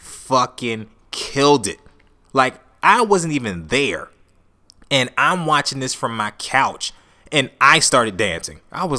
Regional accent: Atlanta, Georgia, United States; also born or lived in Bronx; I grew up in the South. Well, I'll say this. I was born in New York. I was born in the Bronx. But I went to middle school, high school in Atlanta, Georgia.

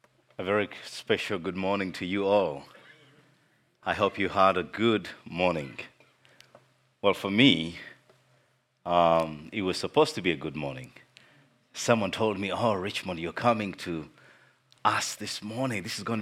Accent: Uganda; I come from a country called Uganda in East Africa.

